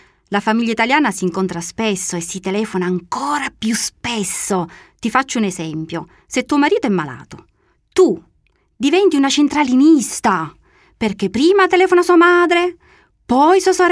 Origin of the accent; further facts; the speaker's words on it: Trapani, Sicily, Italy; Vengo da Trapani, una città che si trova nella parte occidentale della Sicilia.